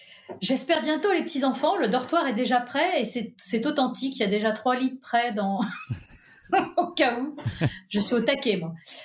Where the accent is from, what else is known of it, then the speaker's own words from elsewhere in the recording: Nantes, Pays de la Loire, France; born there; now in Allier, France; Je suis née à Nantes, moi je vis dans l'Allier. Donc qui n'est pas l'Auvergne, qui est le Bourbonnais, parce que j'y tiens énormément. C'est le nord de l'Auvergne, on va dire.